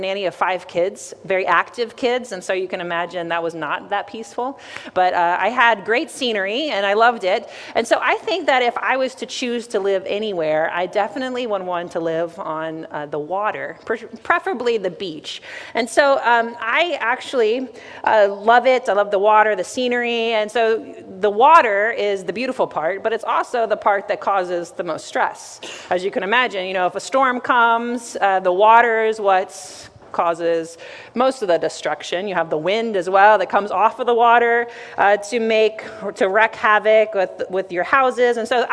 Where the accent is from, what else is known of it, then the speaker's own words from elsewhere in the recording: Virginia, United States; moved away as an adult; now in New York, United States; I grew up in Virginia, and I loved it there, and I had the opportunity to move here to New York in 2005